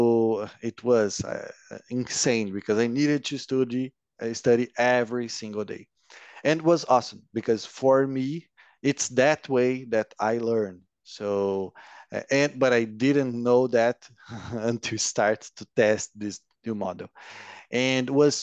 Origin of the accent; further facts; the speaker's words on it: Londrina, Paraná, Brazil; English is a second language; It's called Londrina. And I'm 33 years old, and I work as IT analyst for more than 10 years now.